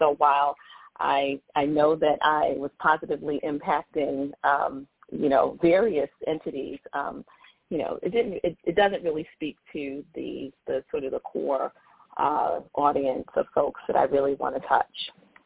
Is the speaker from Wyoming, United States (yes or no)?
no; New York, United States; So, I was raised in New York on the Upper West Side of Harlem. So I'm a Harlem girl. I like to say Harlem, USA. Because I'm very proud of those roots.